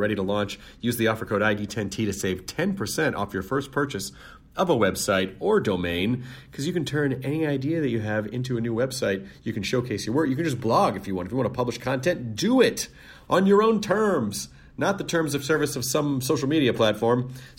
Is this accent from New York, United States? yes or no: no; Philadelphia, Pennsylvania, United States; It is like Idiot Abroad, except that I'm the idiot and abroad is my hometown, Philadelphia.